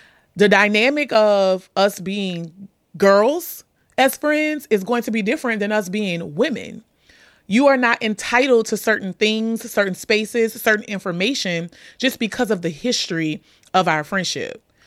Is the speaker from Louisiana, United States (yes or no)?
yes; New Orleans, Louisiana, United States; I'm from New Orleans. So the high school friend group, you know, we would meet around the holidays